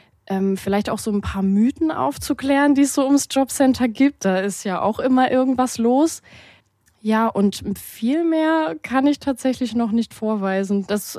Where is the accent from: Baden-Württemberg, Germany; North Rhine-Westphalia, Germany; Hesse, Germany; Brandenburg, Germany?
Baden-Württemberg, Germany; Freiburg; now in Mannheim, Germany; Ich bin 27, ich komme ursprünglich aus Freiburg und habe dann hier in Mannheim das Studium gemacht.